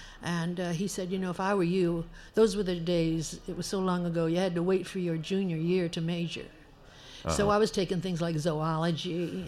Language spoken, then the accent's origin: English; New Hampshire, United States; now in Boston, United States; It wasn't Boston then. It was a tiny town in New Hampshire.